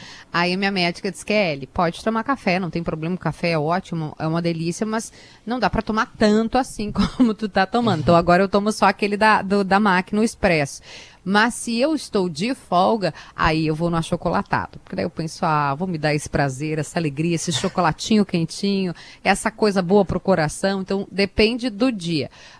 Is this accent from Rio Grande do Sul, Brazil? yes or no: yes; Rio Grande do Sul, Brazil; O Rio Grande do Sul é minha terra, eu já morei fora e voltei, porque eu amo o Rio Grande do Sul, amo música gaúcha, amo tradição